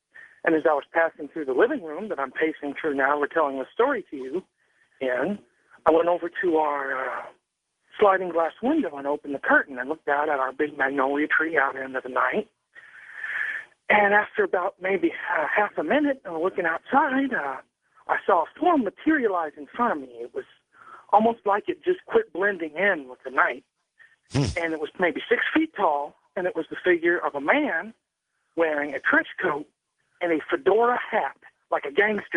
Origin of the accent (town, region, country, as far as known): Dallas, Texas, United States